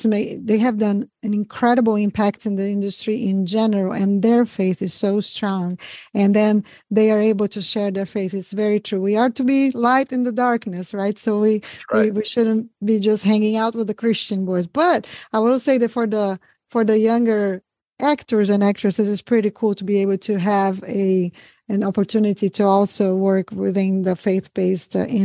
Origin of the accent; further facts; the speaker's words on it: Brazil; And, you know, and I'm from Brazil originally, so that's where and they don't speak English.